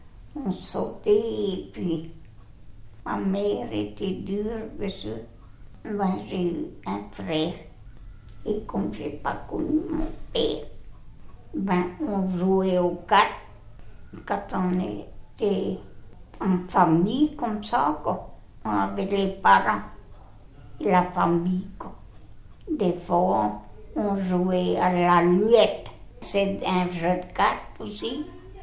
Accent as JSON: {"language": "French", "town": "Dunkirk", "region": "Hauts-de-France", "country": "France", "tie": "born there", "said": "je suis née à Dunkerque, j'ai 71 ans, j'ai deux garçons et cinq petits-enfants."}